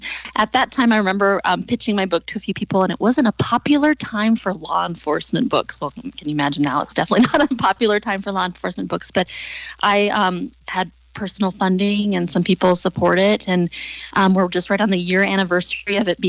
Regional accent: South Dakota, United States; I am a local from the Black Hills. I love that I live in South Dakota

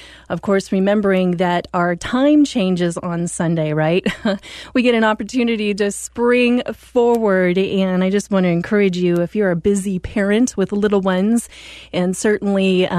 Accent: Salem, United States; we're having a great time getting familiar again with Salem, this being my hometown where I graduated from high school

